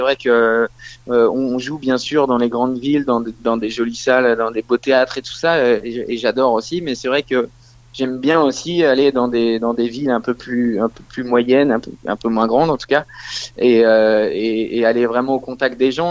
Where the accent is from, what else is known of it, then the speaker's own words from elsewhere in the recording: Nouvelle-Aquitaine, France; j'ai grandi dans la Creuse et on devait faire 80 km souvent pour aller voir un concert.